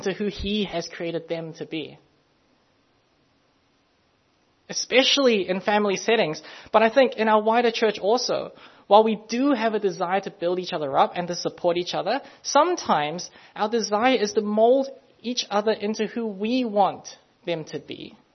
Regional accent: New Zealand; also born or lived in Hong Kong; born in 20th century Hong Kong, moved to New Zealand to grow up as a Kiwi Asian millennial.

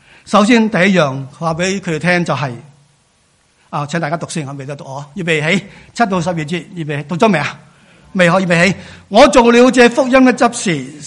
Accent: China; 他不因为我们中国人就不同我们传福音嘛。所以今天我们很清楚，我们知道我们不应该只是单向中国人传福音。

